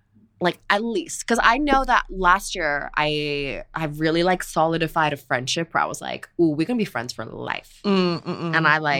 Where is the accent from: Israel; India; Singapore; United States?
Singapore; know, I've lived here my whole life. Singapore is a small network.